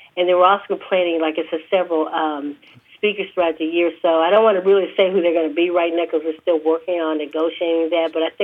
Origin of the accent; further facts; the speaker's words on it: Memphis, Tennessee, United States; Mary Church Terrell, you know, I'm from Memphis, and I knew her name very well